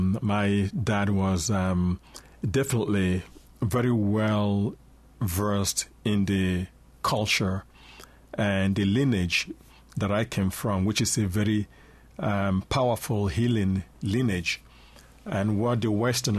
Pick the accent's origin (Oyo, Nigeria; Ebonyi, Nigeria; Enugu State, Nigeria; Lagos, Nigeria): Ebonyi, Nigeria; Afikpo; born there; I was born in Afikpo village in the eastern part of Nigeria.